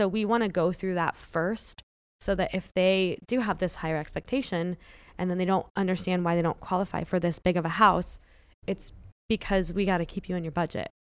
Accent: Melbourne, Florida, United States; And I was born and raised in Melbourne, Florida. Grew up here in Satellite Beach and then moved to Melbourne. I still live in Melbourne.

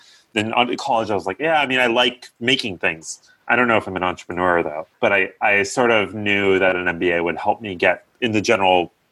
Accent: California, United States; So I grew up in the Bay Area. So my life always keeps pulling me back here, the San Francisco Bay Area.

